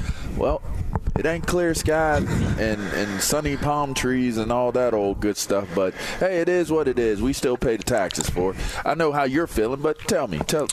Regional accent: Pittsburgh, Pennsylvania, United States; now in California, United States; I'm from the Berg, so I got to still rep that 412. But, yeah. I mean, I have been out here quite some time.

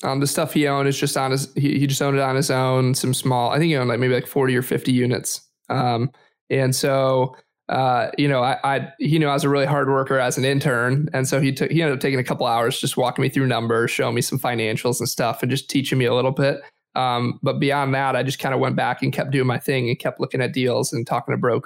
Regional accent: Detroit, Michigan, United States; So I'm from Michigan. I grew up born and raised in the suburbs of Detroit, Metro Detroit.

